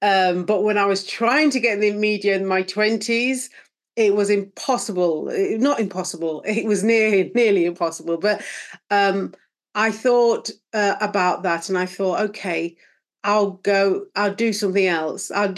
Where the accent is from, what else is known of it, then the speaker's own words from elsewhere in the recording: Nottingham, East Midlands, United Kingdom; born there; I was born in Nottingham. My parents moved here, moved to the UK from Jamaica in the early 60s.